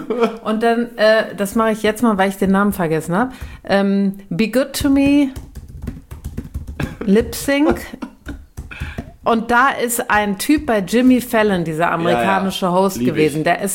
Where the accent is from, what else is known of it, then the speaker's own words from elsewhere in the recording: Cologne, North Rhine-Westphalia, Germany; ich komme ja aus Kölns Westen